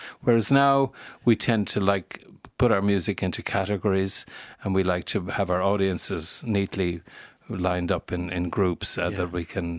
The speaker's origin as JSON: {"language": "English", "town": "Limerick", "region": "Munster", "country": "Ireland", "tie": "born or raised there", "moved": "as an adult", "lives_now": "Dublin, Ireland", "said": "as an only kid growing up in Limerick. And then I came to Dublin right in the middle of the student revolution in the late 60s."}